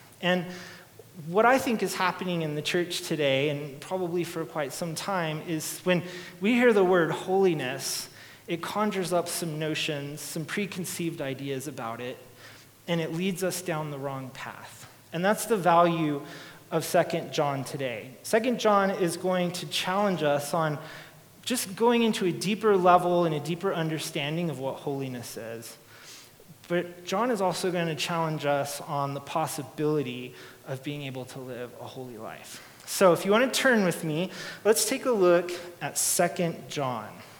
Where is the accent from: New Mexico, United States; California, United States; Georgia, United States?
New Mexico, United States; Albuquerque; Now, if you were here last week, you heard me share that I'm from Albuquerque, that I grew up in New Mexico